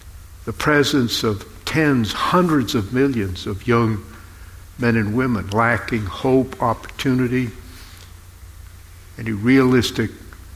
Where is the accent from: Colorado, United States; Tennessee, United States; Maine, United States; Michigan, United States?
Maine, United States; I had the privilege of serving as a federal district court judge in my home state of Maine.